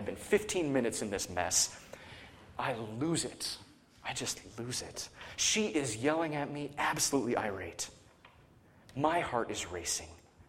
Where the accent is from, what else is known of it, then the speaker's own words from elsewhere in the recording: Seattle, Washington, United States; Years ago, I was preaching at a church in my hometown in Seattle.